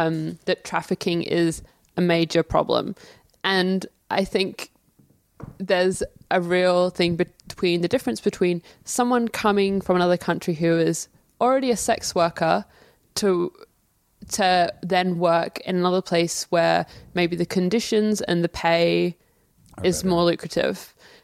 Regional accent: London, United Kingdom; now in Melbourne, Australia; I'm from London.

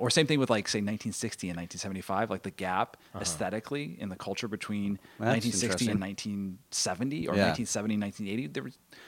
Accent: Merced, California, United States; I grew up in the San Joaquin Valley in Merced.

